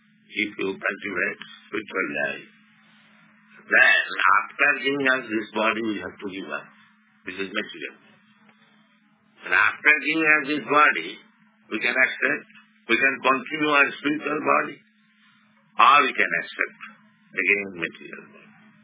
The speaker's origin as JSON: {"language": "English", "country": "India", "said": "Therefore, I am an Indian, poor Indian."}